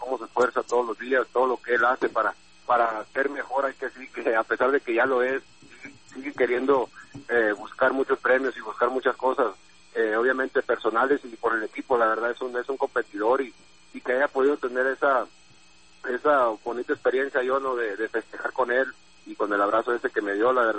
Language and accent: Spanish; Mexico; Como buenos mexicanos